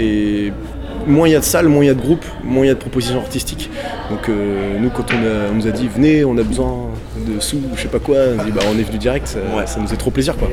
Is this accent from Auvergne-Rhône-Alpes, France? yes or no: no; Caen, Normandy, France; nous on vient de Caen et à Caen, tous les lieux comme ça, en fait, ils ferment.